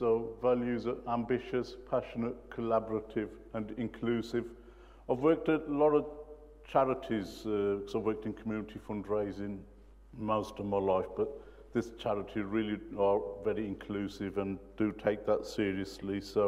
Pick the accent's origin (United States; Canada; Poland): Poland; Warsaw, Masovian Voivodeship; English is a second language; now in United Kingdom; As you can tell by my accent, it's not a nice accent like you local people here. I'm Warsaw born and bred